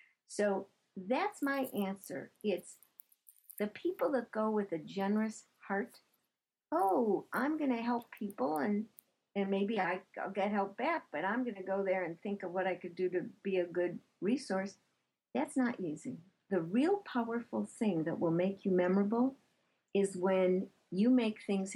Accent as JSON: {"language": "English", "town": "Chicago", "region": "Illinois", "country": "United States", "said": "and I'm originally from Chicago, so it has a lot of Chicago attitude"}